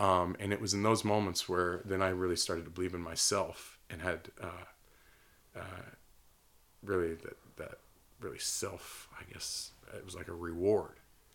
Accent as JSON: {"language": "English", "region": "Oregon", "country": "United States", "tie": "born or raised there", "said": "Yeah, we were really lucky growing up in Oregon with so many great coaches and really some really good players."}